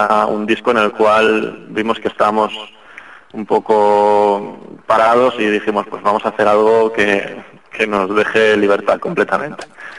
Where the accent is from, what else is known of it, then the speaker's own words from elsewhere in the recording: Valencia, Valencian Community, Spain; yo por ejemplo soy de Valencia, es decir, estoy a 60 kilómetros de Gandía